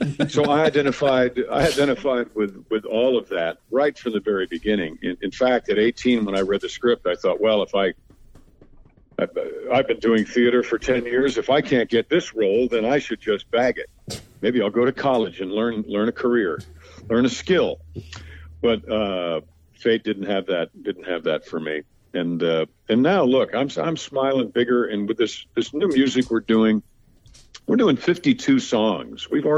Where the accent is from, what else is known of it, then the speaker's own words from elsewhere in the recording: Mount Kisco, New York, United States; Where I grew up in New York is Mount Kisco, New York. It's a very rural part of Westchester County, New York.